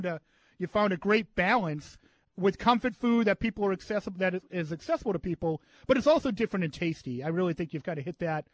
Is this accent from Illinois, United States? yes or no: no; Quincy, Massachusetts, United States; Good Irish cooking, Neil, that we grew up with in Quincy.